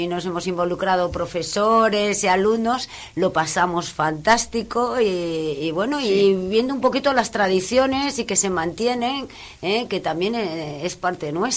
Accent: Madrid, Community of Madrid, Spain; now in Cantabria, Spain; Yo no estaba muy acostumbrada porque vengo de Castilla, entonces vengo de la capital y al ser muy grande ya todas las actividades se hacen prácticamente dentro, pero encuentro que en Cantabria es muy importante moverse.

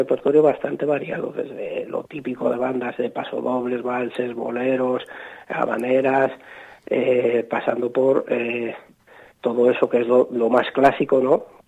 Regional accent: Burgos, Castile and León, Spain; somos de Burgos, como tú has dicho antes, claro. Es un pueblo pequeñito y en Burgos pues la climatología ya la conocemos.

